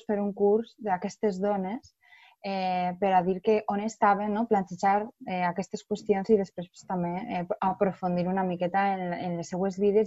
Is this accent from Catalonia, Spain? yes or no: no; Castellón de la Plana, Valencian Community, Spain; jo soc de Castelló de la Plana